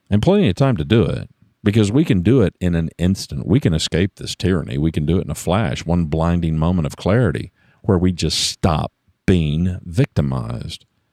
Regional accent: Louisiana, United States; also born or lived in Oklahoma / Texas; I was born in America. I was born in a small town in Oklahoma. I largely grew up in Louisiana. I've lived all of my life in Louisiana, Texas, and Oklahoma.

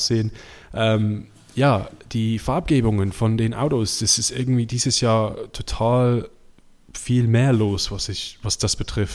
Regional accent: England, United Kingdom; German is a second language; es bedeutet mir auch nichts als Engländer

